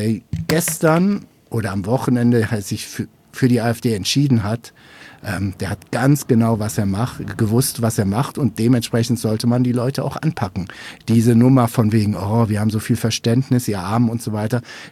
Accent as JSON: {"language": "German", "region": "North Rhine-Westphalia", "country": "Germany", "said": "ich komme aus NRW."}